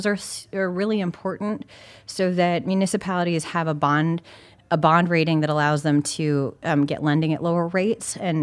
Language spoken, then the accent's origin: English; Rapid City, South Dakota, United States; Yeah, so I grew up right here in Rapid City, and I went to Southwest Middle School and Stevens High School, and my family is from here, so it was wonderful growing up in the Black Hills.